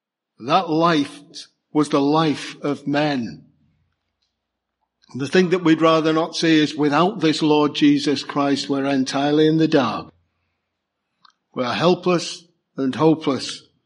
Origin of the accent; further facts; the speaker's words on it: Liverpool, North West England, United Kingdom; I'm a big city boy. I'm from Liverpool.